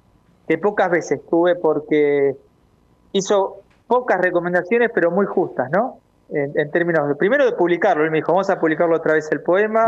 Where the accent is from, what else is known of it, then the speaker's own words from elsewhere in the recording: Argentina; lo que significa para nosotros como argentinos